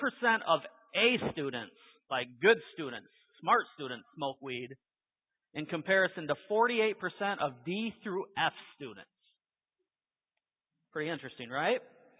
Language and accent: English; Cass City, Michigan, United States; I grew up here in Cass City, Michigan. Went to Cass City High School.